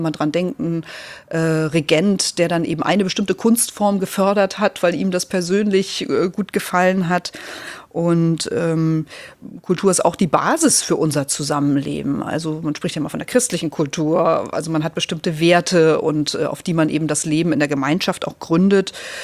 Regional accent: Lübbenau, Brandenburg, Germany; also born or lived in Eisleben; now in Hamburg, Germany; Also ich bin ja in der Lutherstadt Eisleben geboren worden, weil meine Großeltern damals lebten, dann eben in Lübbenau aufgewachsen, in den neuen Bundesländern, mit dem Mauerfall dann nach Hamburg gekommen.

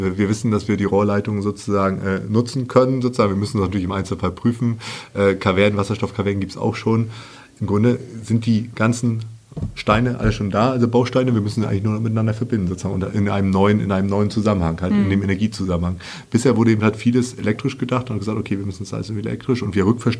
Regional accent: East Germany, Germany; ich komm ja aus dem Osten Deutschlands sozusagen, da hatten wir zu Ostzeiten ein Stadtgasnetz sozusagen.

